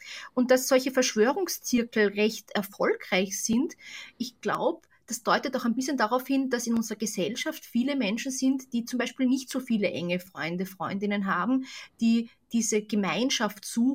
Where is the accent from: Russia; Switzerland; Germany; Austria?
Austria; Ich bin ja selbst aus Österreich. Und in Österreich hatten wir einen richtig harten Lockdown.